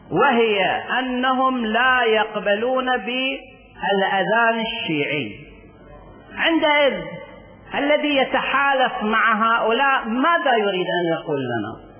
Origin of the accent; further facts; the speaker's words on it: Iraq; لذلك مصلحتنا كعراقيين أن نسير معا